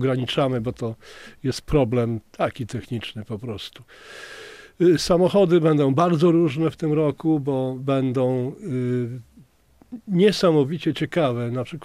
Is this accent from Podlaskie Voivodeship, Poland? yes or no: yes; Białystok, Podlaskie Voivodeship, Poland; chcemy, żeby jakoś ten Białystok podkreślić, że jesteśmy stąd